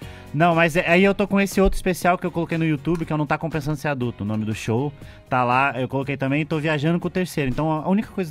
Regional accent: Pinhais, Paraná, Brazil; Eu sou de Curitiba, Pinhais.

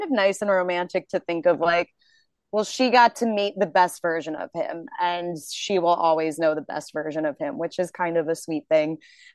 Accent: United Kingdom; that's me being British.

